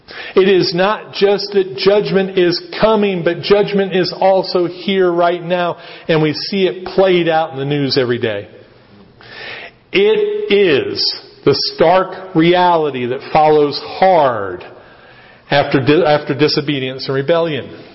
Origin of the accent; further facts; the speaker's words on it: United States; I don't make an apology for being an American. I am an American.